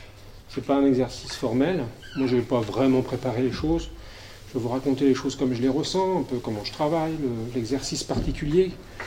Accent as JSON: {"language": "French", "town": "Rennes", "region": "Brittany", "country": "France", "tie": "born there", "said": "J'ai 50 ans. Je suis né à Rennes."}